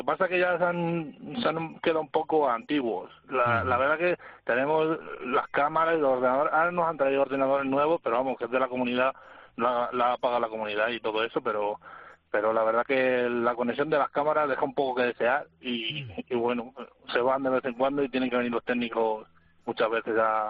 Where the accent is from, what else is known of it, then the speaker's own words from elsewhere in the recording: Mijares, Castile and León, Spain; Y quería dar un saludo a mi pueblo, que se llama Mijares, de la provincia de Ávila, a todos mis paisanos